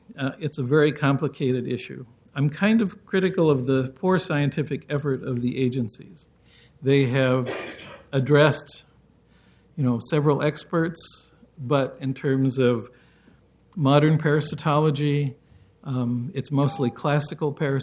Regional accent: Portland, Oregon, United States; from Southeast Portland.

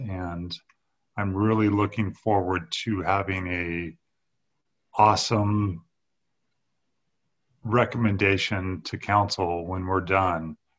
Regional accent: Portland, United States; I was born and raised in Portland.

